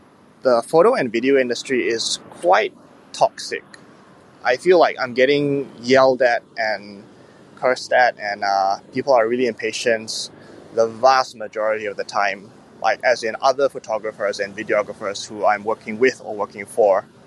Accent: Singapore; I'm from Singapore, which is in Southeast Asia.

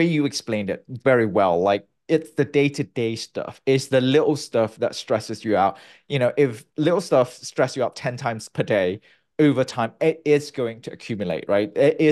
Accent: Malaysia; moved away as an adult; also born or lived in United Kingdom / United States; I'm originally from Malaysia. Born and bred, and I went to the UK

